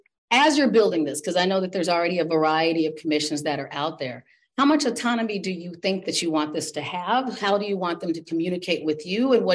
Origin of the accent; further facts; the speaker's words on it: Phoenix, Arizona, United States; now in Minnesota, United States; I am proud to call myself a Minnesotan. I mean, I grew up in Phoenix, Arizona, and I picked here intentionally.